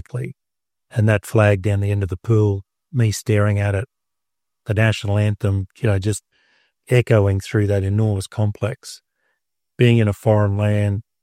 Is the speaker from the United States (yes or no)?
no; Australia; Yeah, it's my proudest moment as an Australian, easily.